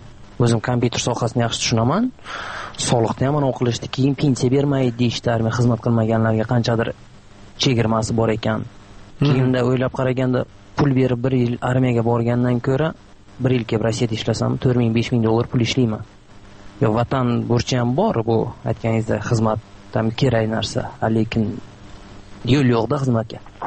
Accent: Surxondaryo Region, Uzbekistan; Men o'zi Surxondaryodanman.

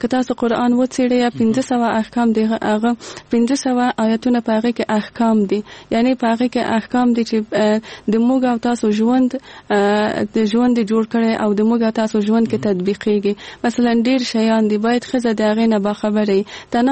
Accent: Kabul, Afghanistan; زه په کابل کې زغیدلې یم او دلته مجوون کړی.

